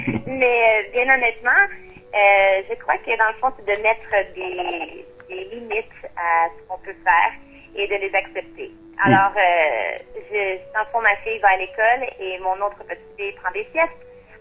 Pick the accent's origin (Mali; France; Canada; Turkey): Canada; Trois-Rivières, Quebec; born there; now in Montreal, Canada; Je suis née à Trois-Rivières, qui est une petite ville près de Montréal.